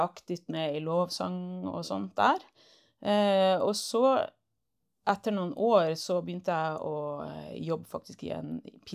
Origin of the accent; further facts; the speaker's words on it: Bodø, Nordland, Norway; Ja, jeg er fra Bodø og har vokst opp der, og egentlig bodd der størstedelen av livet mitt. Og har bakgrunn fra den norske kirke med mor som var aktiv der.